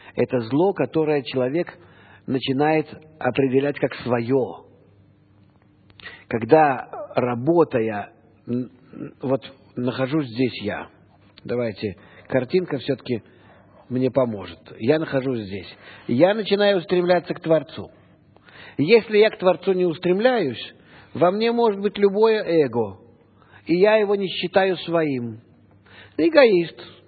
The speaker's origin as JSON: {"language": "Russian", "country": "Russia", "lives_now": "Israel", "said": "я из России, мой родной язык русский"}